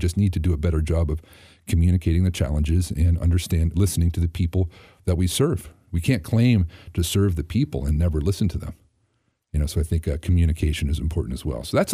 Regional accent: Altoona, Pennsylvania, United States; born there; I tell people I was born in Altoona, but I didn't realize how big Blair County was

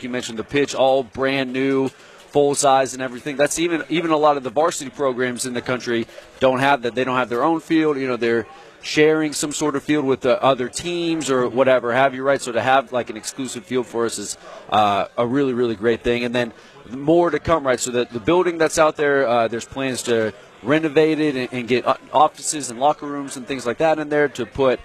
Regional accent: Texas, United States; So I actually went to Texas State. I'm originally from Texas.

